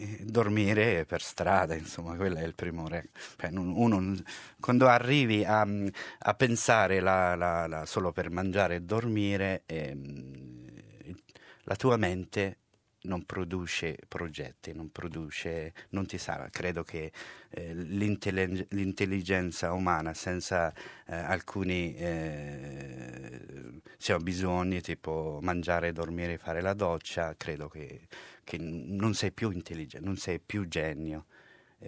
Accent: Algeria; Italian is a second language; moved away; ho 41 anni e vengo dall'Algeria. E sono rifugiato politico e ho lasciato l'Algeria all'epoca della guerra civile, a fine anni 90. Insomma, 98 sono arrivato a Napoli

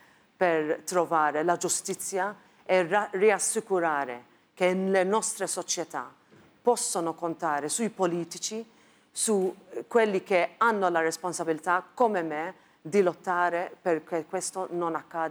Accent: Malta; Italian is a second language; anche nel mio paese, che avevamo una giornalista, Daphne Caruana Galizia

